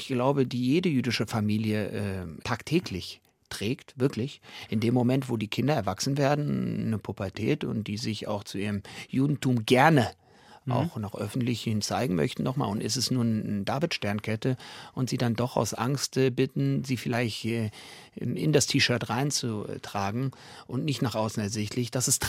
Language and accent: German; Frankfurt, Hesse, Germany; mit der Bedrohung bin ich in Frankfurt aufgewachsen, 74 geboren.